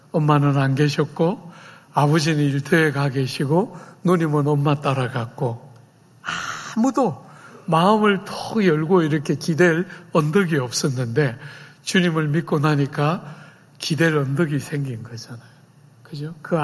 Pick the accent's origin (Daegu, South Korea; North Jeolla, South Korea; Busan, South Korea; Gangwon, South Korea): Busan, South Korea; 여러분, 저는 부산 사람이에요. 부산 사람.